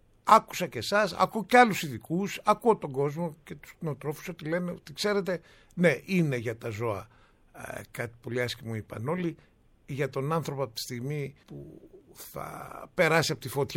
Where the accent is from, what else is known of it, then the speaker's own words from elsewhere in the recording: Syros, South Aegean, Greece; η πρώτη παστεριοποίηση γάλατος έγινε στην ιδιαίτερη πατρίδα μου, στη Σύρο